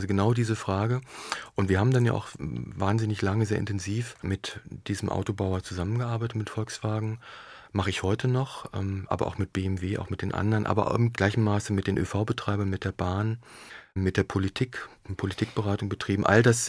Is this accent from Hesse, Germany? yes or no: no; Lower Saxony, Germany; Ich bin auf dem Land groß geworden. Gerade übrigens auch in der VW-Region. Im Niemandsland zwischen Peine, Salzgitter, Braunschweig und Wolfsburg. Rübenwüste eigentlich.